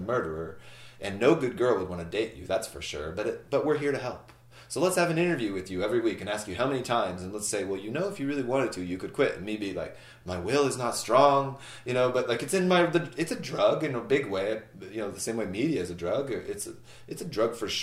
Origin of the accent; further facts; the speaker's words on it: United States; now in Canada; I live in Canada, but I was born an American.